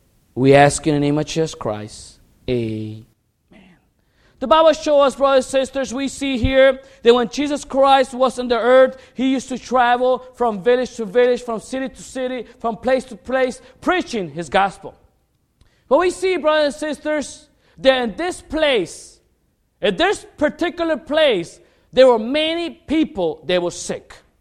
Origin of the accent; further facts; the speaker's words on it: Chicago, Illinois, United States; I'm from Chicago. In our city of Chicago, and sadly, this past year, we got a bad murder rate.